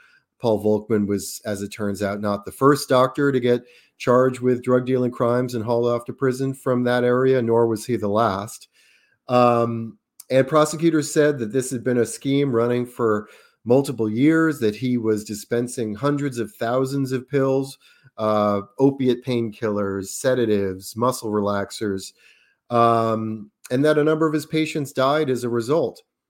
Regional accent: Providence, Rhode Island, United States; I'm calling in now from Providence, Rhode Island, which is my hometown. That is not Long Island.

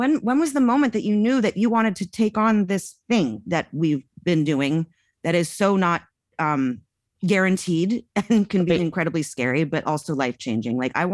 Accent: Laurel Canyon, California, United States; I'm from Laurel Canyon. I'm a Laurel Canyonite, and I've been here my whole life. I've never left the canyon.

